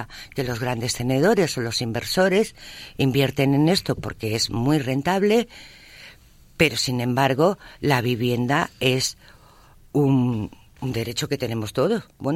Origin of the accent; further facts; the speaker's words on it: Catalonia, Spain; Los catalanes no tenemos por qué esconder esto, ni mucho menos, no sé cómo decir, es que somos catalanes con una cultura y con una historia y con una manera de hacer.